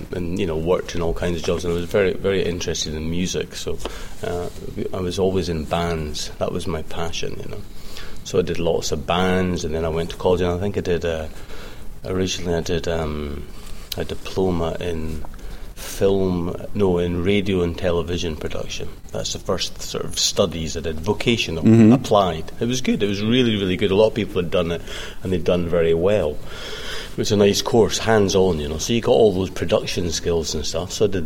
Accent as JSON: {"language": "English", "town": "Edinburgh", "region": "Scotland", "country": "United Kingdom", "tie": "born or raised there", "said": "Where did I grow up? I grew up in Edinburgh. I'm an Edinburgher."}